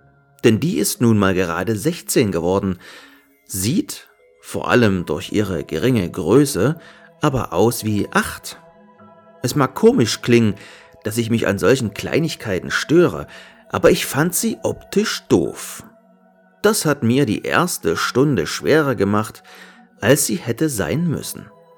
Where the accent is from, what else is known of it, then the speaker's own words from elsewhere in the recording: East Germany, Germany; born there; Eventuell liegt es daran, dass ich, geboren in der DDR, nach der Wende mit Video- und Computerspielen nur so überrollt wurde.